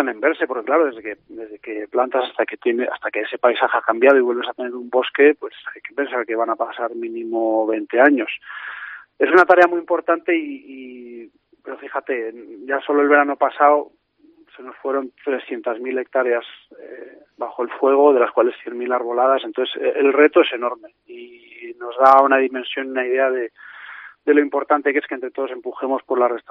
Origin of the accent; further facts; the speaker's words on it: León, Castile and León, Spain; ya sabéis que soy de León